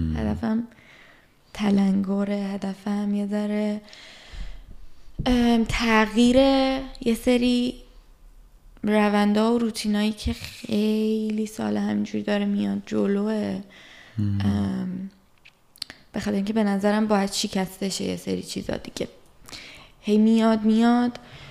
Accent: Iran; مخصوصا بر ماها که تو ایران بودیم و بزرگ شدیم خب تو محدودیت بزرگ شدیم دیگه

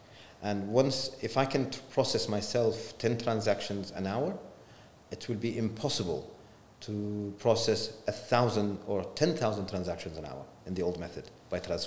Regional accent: Oman; So I think when I was in the States, the first person that he knew I was from Oman, he jokingly, students, he said, so do you have an oil tap in your garden?

